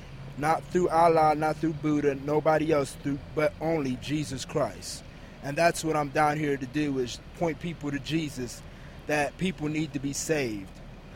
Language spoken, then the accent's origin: English; Grove City, Ohio, United States; now in Columbus, United States; I'm from Grove City, Ohio, but I live in Columbus on the south side on Gilbert Street.